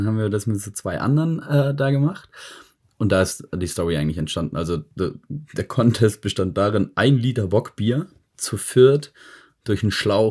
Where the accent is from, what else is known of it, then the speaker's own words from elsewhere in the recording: Bavaria, Germany; moved away; ich bin aus Bayern raus, jetzt sehe ich sowas nicht mehr